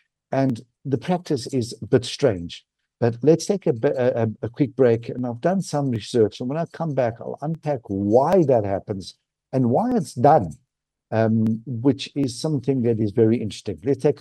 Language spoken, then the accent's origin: English; South Africa; Now, being South African, where you were taught from day one that water is precious and you don't waste it